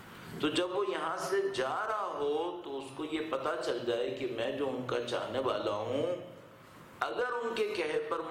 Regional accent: Karachi, Sindh, Pakistan; ان societies میں جیسے میرے اور آپ کا شہر, میرا تعلق کراچی سے ہے

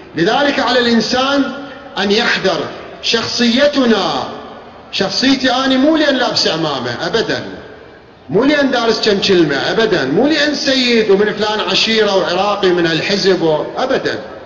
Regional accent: Iraq; مع الأسف الرائج عندنا بالعراق

